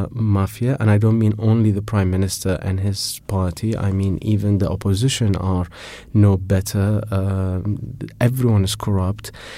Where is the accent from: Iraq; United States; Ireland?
Iraq; So I was Iraqi. I grew up in Iraq all my life. I'm Iraqi. I speak the language.